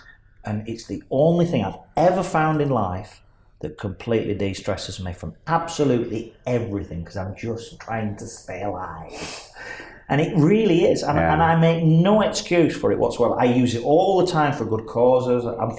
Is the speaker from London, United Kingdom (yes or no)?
no; Burnley, North West England, United Kingdom; from Burnley.